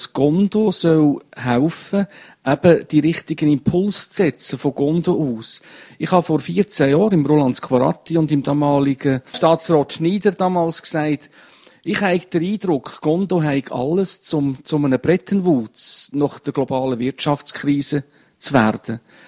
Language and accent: German; Valais, Switzerland; Und es ist mir eine riesen Freude, dass ich Leute hier jetzt vorstellen durfte, die man als Walliser nicht einmal könnte.